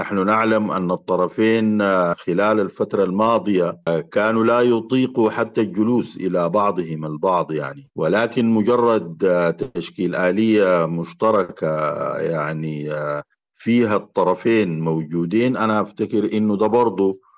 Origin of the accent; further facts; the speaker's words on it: Sudan; حتى نتمكن جميعا كسودانيين يعني من معالجة مترتباتها ومداوات جراحة